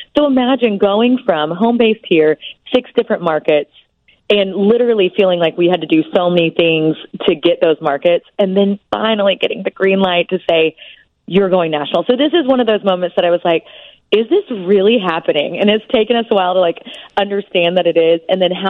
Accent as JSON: {"language": "English", "region": "Oklahoma", "country": "United States", "tie": "born or raised there", "said": "growing up in Oklahoma and being a small town gal most of my life until I moved to New York and then here"}